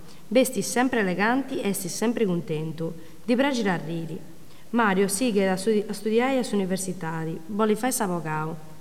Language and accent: Italian; Cagliari, Sardinia, Italy; de su 1989 in Casteddu. Tengo 19 anni e sono sarda.